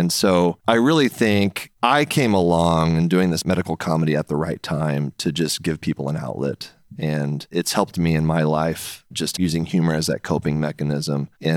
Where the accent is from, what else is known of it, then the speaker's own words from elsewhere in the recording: Houston, Texas, United States; Yeah, I first started doing stand-up comedy growing up in Houston.